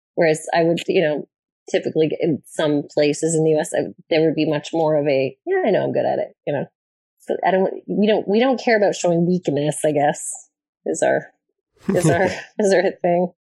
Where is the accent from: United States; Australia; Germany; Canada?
Canada; Toronto, Ontario; I'm from Toronto, so it's a big city relatively, for Canada